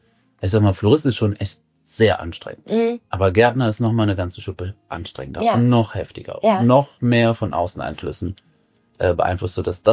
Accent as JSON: {"language": "German", "country": "Germany", "tie": "born there", "lives_now": "Düsseldorf, Germany", "said": "ich bin 40 Jahre alt, fühle mich als Düsseldorfer, komme gebürtig aus der Eifel, aber habe hier echt meine Heimat gefunden."}